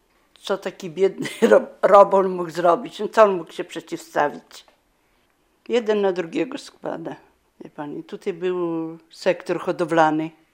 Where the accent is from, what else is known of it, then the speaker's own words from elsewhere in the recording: Kurowo, Podlaskie Voivodeship, Poland; Jestem z Kurowa. Do Kurowa 40 km.